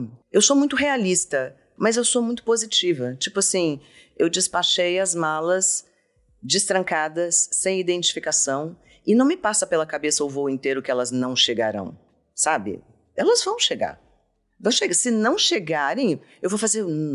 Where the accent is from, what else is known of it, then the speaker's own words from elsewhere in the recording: Brasília, Federal District, Brazil; eu nasci em Brasília, que era o fim do mundo. É uma cidade super novinha. Não tinha muito mercado.